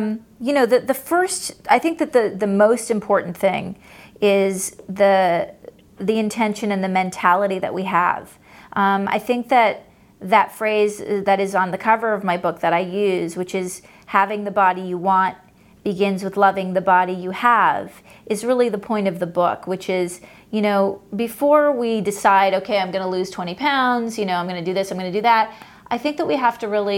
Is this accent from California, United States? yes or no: yes; Los Angeles, California, United States; I grew up in Los Angeles to a body-obsessed father, and I basically started practicing yoga alongside him to try to get his attention.